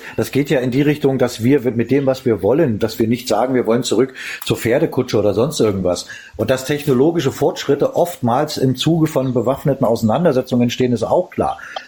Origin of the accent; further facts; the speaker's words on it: East Germany, Germany; Ich bin ja auch in der DDR aufgewachsen.